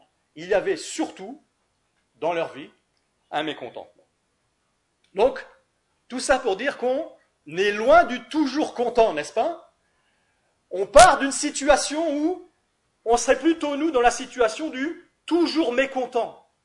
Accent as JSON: {"language": "French", "country": "France", "said": "c'est vrai que on est français"}